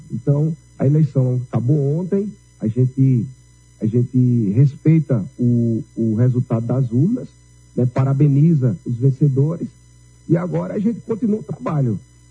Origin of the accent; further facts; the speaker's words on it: Pernambuco, Brazil; como pernambucano, como brasileiro